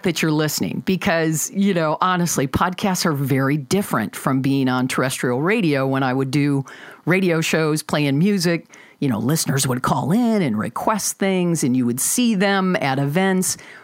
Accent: Michigan, United States; So I grew up in the Thumb, about 7 miles off of Lake Huron, in an extraordinary, cool, just awesome little rural town.

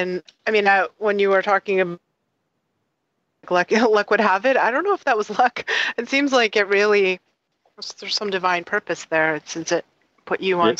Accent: Massachusetts, United States; my parents were hippies, and I grew up outside Boston

